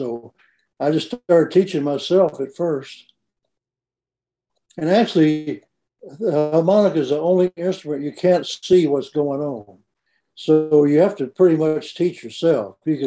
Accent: Memphis, Tennessee, United States; Yeah, I grew up in Memphis.

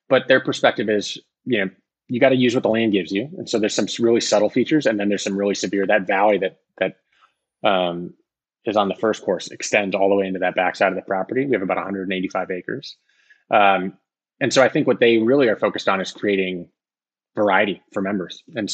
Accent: Chicago, Illinois, United States; now in Charleston, United States; I've been in Charleston for 9 years, but I'm from Chicago originally

